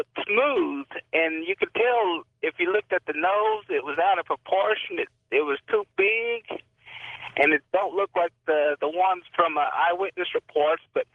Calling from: Oklahoma City, Oklahoma, United States; Yeah, I'm calling from Oklahoma City

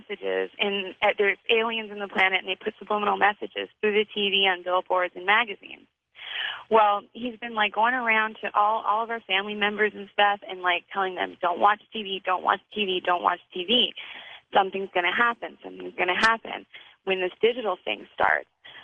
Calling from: Las Vegas, Nevada, United States; I'm calling from Las Vegas, Nevada.

